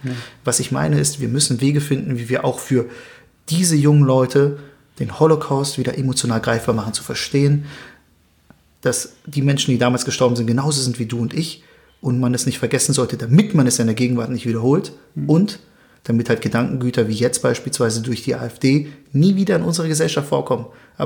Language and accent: German; Berlin, Germany; Denn ich bin in Berlin aufgewachsen, ich bin wie du und ich, und selbst wenn ich ein Stück Stoff jetzt auf dem Kopf trage